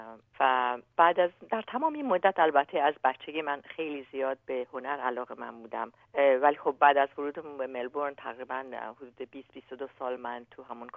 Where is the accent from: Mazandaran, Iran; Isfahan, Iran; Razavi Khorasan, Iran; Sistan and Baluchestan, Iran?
Razavi Khorasan, Iran; Mashhad; born there; moved away as an adult; also born or lived in United States; در ایران در شهر مشهد متولد شدم و پس از گرفتن دیپلمم رفت به از دانشگاه خوارزمی، دانشگاه تهران، در شهر تهران بود، به آمریکا رفتم